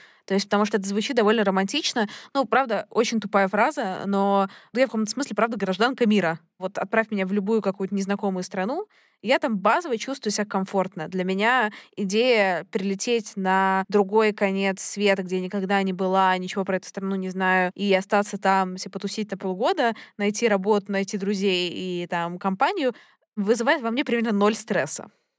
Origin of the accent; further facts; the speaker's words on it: Russia; в России я, с одной стороны, я там, ну, я даже не россиянка уже, да, ну, там, русская, тоже меня русской назвать, ну, условно, да, да, условно я русская.